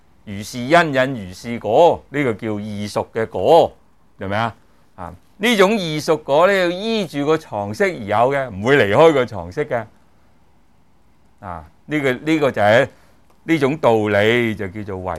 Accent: Hong Kong; also born or lived in Guangzhou, China; 我不是生在香港的，就我嚟讲，我生在广州嘅。啊，我阿妈咧，夹硬咧就不断去申请啊，要迁移嚟香港啊居住，咁啊终于咧我就喺香港成长嘅啫。

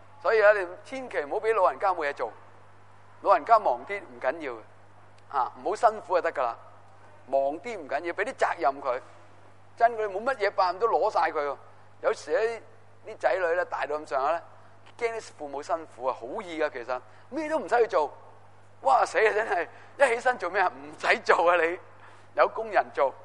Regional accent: China; 我们中国人

